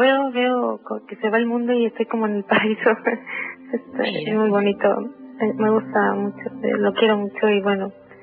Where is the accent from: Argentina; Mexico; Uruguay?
Mexico; moved away; also born or lived in Gran Canaria; yo viví en Gran Canaria, soy mexicana, pero llevo 20 años en España